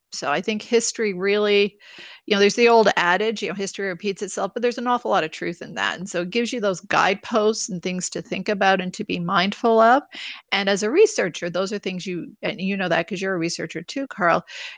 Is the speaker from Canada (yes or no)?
yes; Montreal, Quebec, Canada; moved away as an adult; So I grew up in Montreal. I grew up in NDG